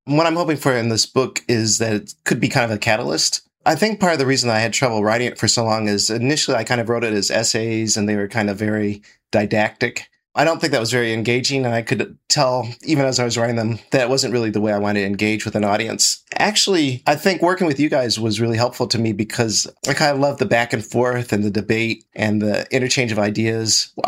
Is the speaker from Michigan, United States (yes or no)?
no; Columbus, Ohio, United States; I'm a philosopher from Columbus.